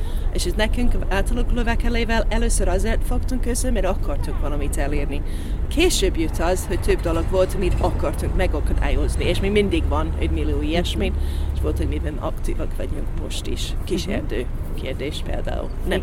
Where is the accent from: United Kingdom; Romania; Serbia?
United Kingdom; Scotland; Hungarian is a second language; now in Hungary; Állatvédő dolgokkal foglalkoztam, és voltam, amikor Skóciában laktam, éltem